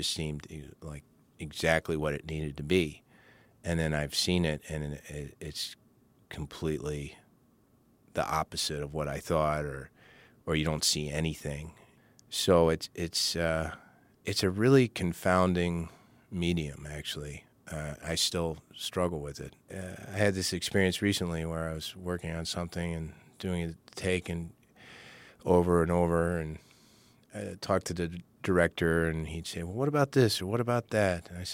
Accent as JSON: {"language": "English", "region": "Kentucky", "country": "United States", "said": "when I tell people I'm from Kentucky, everybody always sounds so surprised because they don't hear a Southern accent. And I say, well, you know, I've lived all over the place."}